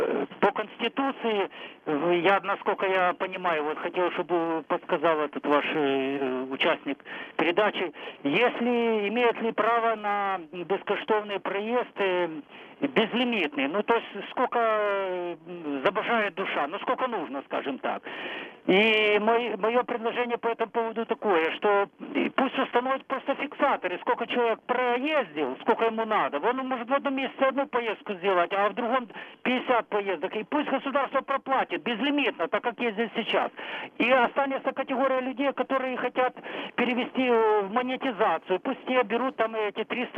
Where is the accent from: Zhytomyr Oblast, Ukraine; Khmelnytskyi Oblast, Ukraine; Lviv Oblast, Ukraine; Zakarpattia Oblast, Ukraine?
Zhytomyr Oblast, Ukraine; Zhytomyr; Я з Житомира.